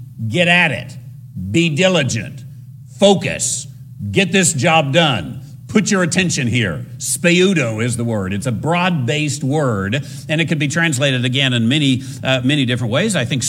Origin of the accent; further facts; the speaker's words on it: New Mexico, United States; I grew up in New Mexico. I went to school in New Mexico, and New Mexico is 49th, it was at the time anyway, 49th out of 50 in education.